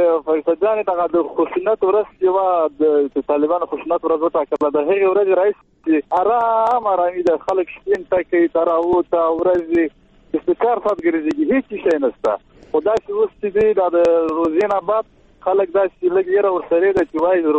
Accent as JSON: {"language": "Pashto", "region": "Paktia", "country": "Afghanistan", "lives_now": "Kabul, Afghanistan", "said": "زه د پکتیا د رادیو د ځای ما زه په اوسې کار په کابل کې"}